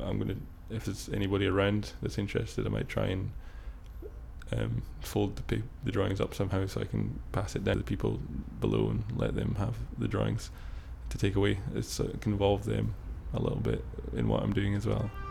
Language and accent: English; Scotland, United Kingdom; I'm 23 years old and I'm from Perthshire in Scotland.